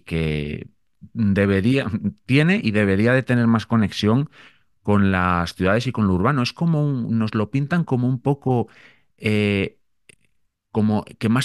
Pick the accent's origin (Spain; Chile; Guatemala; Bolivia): Spain; León, Castile and León; also born or lived in Boñar; Yo soy bueno, soy de León, pero pasé mucha infancia, muchos momentos muy importantes de la vida, de una y de uno, en mi pueblo, en Boñar, en León.